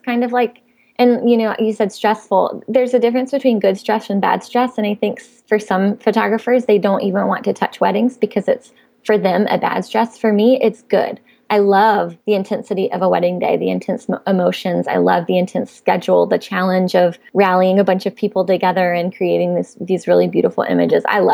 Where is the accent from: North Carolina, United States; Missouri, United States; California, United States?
North Carolina, United States; Raleigh; I am a North Carolina girl born and raised in Raleigh.